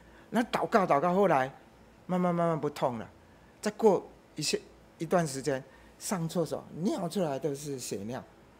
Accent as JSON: {"language": "Chinese", "town": "Minxiong", "region": "Chiayi County", "country": "Taiwan", "tie": "born or raised there", "also_born_or_lived": "South Korea", "lives_now": "Taipei, Taiwan", "said": "在台湾小时候在民雄，神看顾我；我到韩国，神仍然看顾我；我 在台北，我在牧照"}